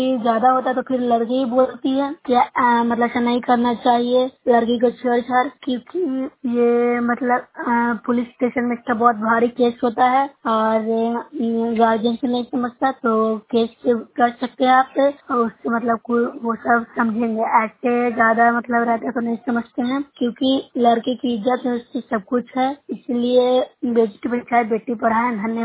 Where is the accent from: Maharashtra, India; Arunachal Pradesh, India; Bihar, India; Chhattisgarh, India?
Bihar, India; मैं nausea block से हूँ, जिला नालंदा के निवासी हूँ।